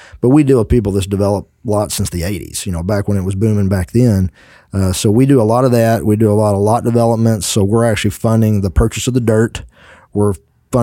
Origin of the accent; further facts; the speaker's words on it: Texas, United States; It was a small town. I'm from Johnson County, so I grew up in this